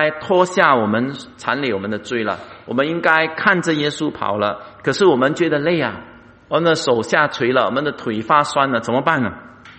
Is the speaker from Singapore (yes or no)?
yes; Singapore; 因为我们新加坡人跑 2.4 公里都平均10分钟之内要跑完它都不容易